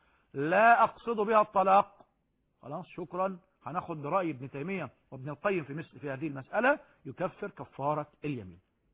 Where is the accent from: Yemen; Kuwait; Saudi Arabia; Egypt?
Egypt; ده كلها كلام بالعامية، بالدارج عندنا في مصر